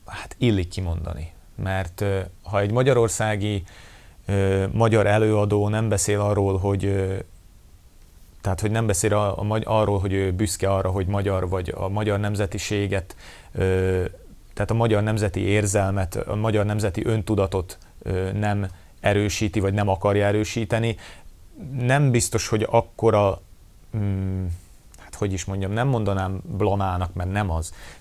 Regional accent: Komárno, Nitra Region, Slovakia; Bár azt sosem szeretem, hogyha ki van felejtve, hogy Komáromból származom, de Karván.

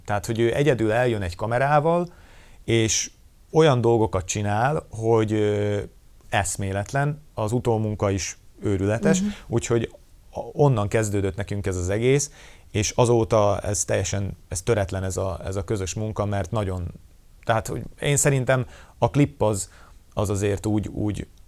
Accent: Komárno, Nitra Region, Slovakia; Bár azt sosem szeretem, hogyha ki van felejtve, hogy Komáromból származom, de Karván.

